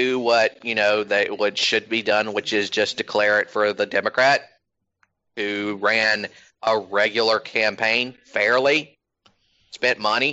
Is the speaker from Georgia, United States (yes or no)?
yes; Georgia, United States; the Klan actually reformed in my home state of Georgia on the very top of Stone Mountain in Atlanta.